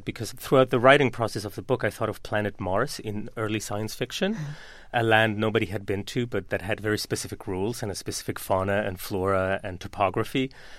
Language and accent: English; Sweden; also born or lived in Argentina / London; I grew up in Sweden